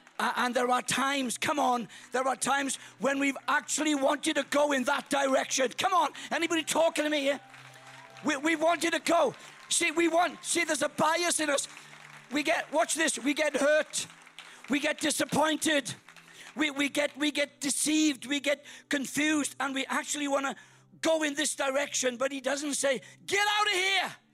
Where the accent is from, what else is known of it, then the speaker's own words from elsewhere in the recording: Wales, United Kingdom; accent: Welsh; and I'm from Wales. Got a Welsh accent, as you can tell.